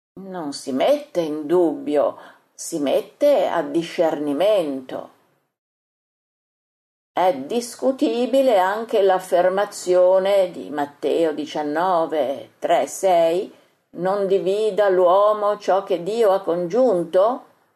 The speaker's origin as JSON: {"language": "Italian", "country": "Venezuela", "said": "Pensi un po', per me, venezuelano, una stessa parola può avere un significato diverso se detta da uno spagnolo."}